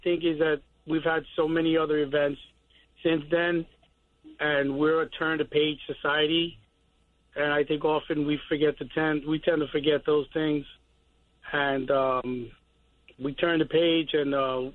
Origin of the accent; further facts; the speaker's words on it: New York, United States; And even as a New Yorker, you know, you kind of tend not to go to these places except once in a while.